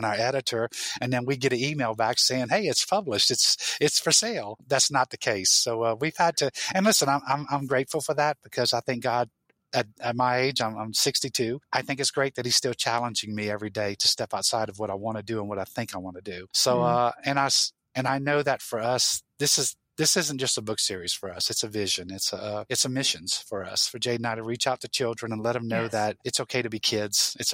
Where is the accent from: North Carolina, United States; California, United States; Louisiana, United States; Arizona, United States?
Louisiana, United States; I'm true Cajun and I'm true South Louisiana. I have an airboat.